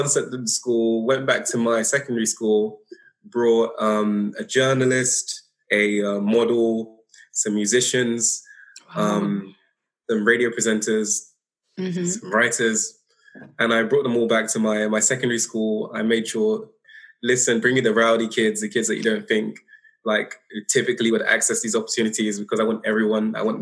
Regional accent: Barking, London, United Kingdom; I grew up in Barking

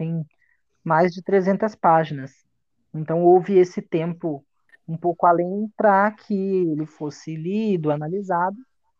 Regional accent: Lages, Santa Catarina, Brazil; eu tenho 25 anos, eu sou natural de Lages, em Santa Catarina.

